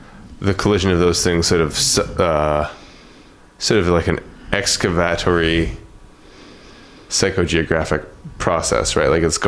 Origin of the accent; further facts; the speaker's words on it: Toronto, Ontario, Canada; So having never been to Toronto, do you feel like you've got a solid sense of my hometown there?